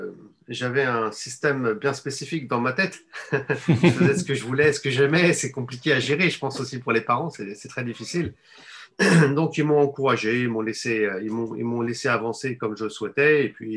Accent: Fontainebleau, Île-de-France, France; born there; je suis né en France, je suis né à Fontainebleau, dans le 77, en Île-de-France, on peut dire.

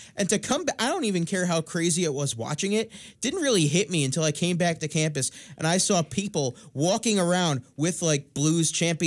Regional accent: New Jersey, United States; because I grew up on the Jersey Shore.

